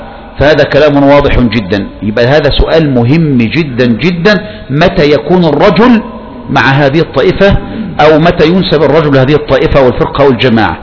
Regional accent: Egypt; فأقول أنا مصري وأنت مصري

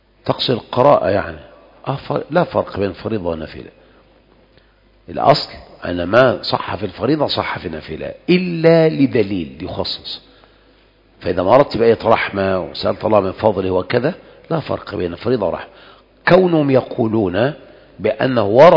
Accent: Egypt; نعم، وإلا أخوان إحنا عندنا في مصر سبحان الله

